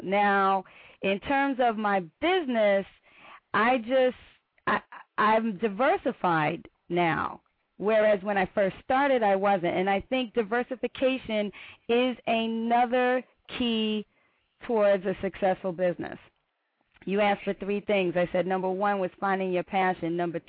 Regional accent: New York City, New York, United States; I grew up in New York City, Bronx, New York, and small family.

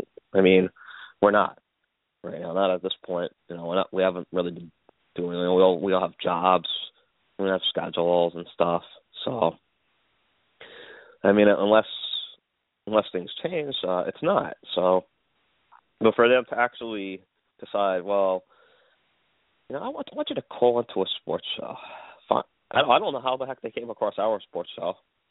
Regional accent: Staten Island, New York, United States; and I'm from Staten Island, so I would drive over into Bayonne and I went into the 34th Street Station

